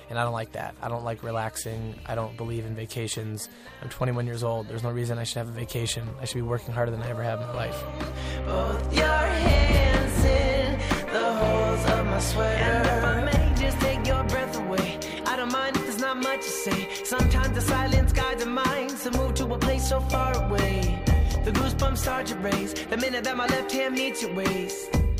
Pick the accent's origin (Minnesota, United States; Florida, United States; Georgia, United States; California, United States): California, United States; Newbury Park; I grew up in Newbury Park, California. It's like a little suburban area, about 40 minutes outside of Los Angeles.